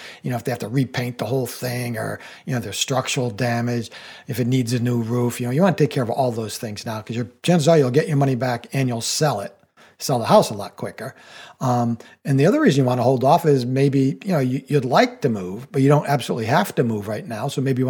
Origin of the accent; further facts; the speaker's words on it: New England, United States; Well, I live in New England and I grew up in New England